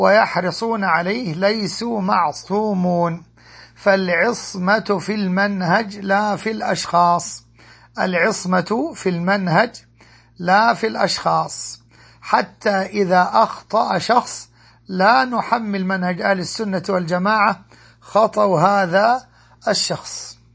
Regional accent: Egypt; وأن يحفظ بلادنا مصر من كل مكروه وسوء

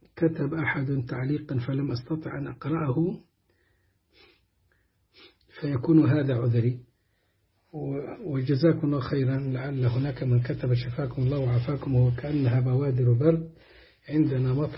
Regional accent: Egypt; عندنا في مصر

